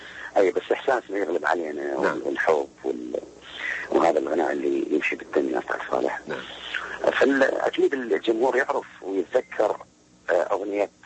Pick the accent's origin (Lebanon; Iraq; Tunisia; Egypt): Iraq; ويمكن هذا يشرفني يعني كعراقي يشرف العراقيين يعني